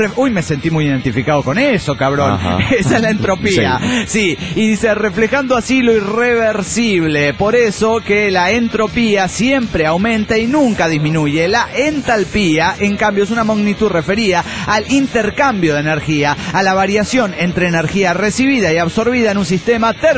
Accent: Bolivia; No lo sé, los desconozco a pesar de que soy boliviano. No soy de Santa Cruz de la Sierra

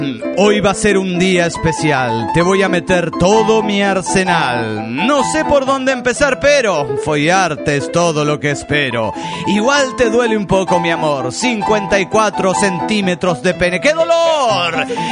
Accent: Juliaca, Puno, Peru; Hola, amigos, ¿cómo están? … de Juliaca, Perú.

